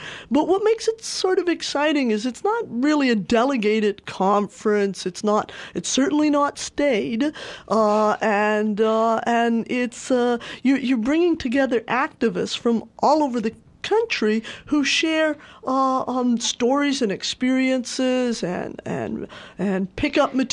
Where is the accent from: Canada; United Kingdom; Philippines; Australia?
Canada; now in United States; As you may know, I'm originally from Canada